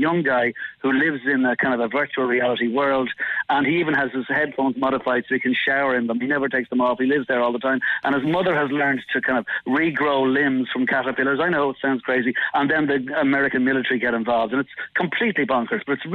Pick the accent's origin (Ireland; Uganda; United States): Ireland; Galway, Connacht; also born or lived in Midlands, Ireland; Yeah, over from the Midlands of Ireland, then growing up in Galway